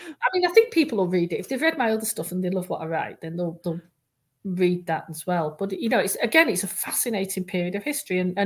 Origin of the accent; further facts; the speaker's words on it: England, United Kingdom; born there; I was born in England, but I was born and brought up as a Scot because my mum was going to come to Scotland to have me because she wanted me to be a Scot. She was a Scot.